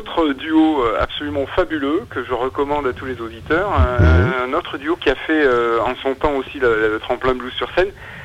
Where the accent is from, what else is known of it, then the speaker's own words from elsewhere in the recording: Nice, Provence-Alpes-Côte d'Azur, France; now in Paris, France; je viens pas du Mississippi, je viens du 06, je viens de Nice, tout simplement, à l'origine, même si j'habite Paris maintenant depuis un bon moment.